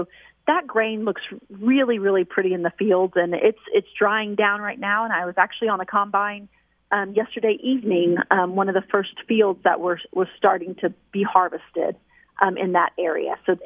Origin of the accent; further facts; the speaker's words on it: Texas, United States; Growing up in Texas, I know